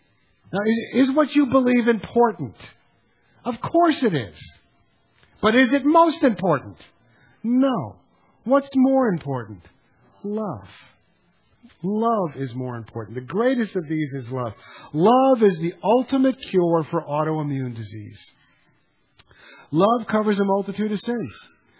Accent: New York City, New York, United States; You don't have to grow up in New York City. I grew up in New York City.

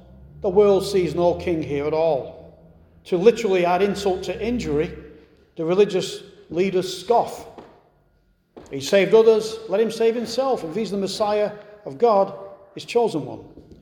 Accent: England, United Kingdom; Now, I was raised in England, as you know

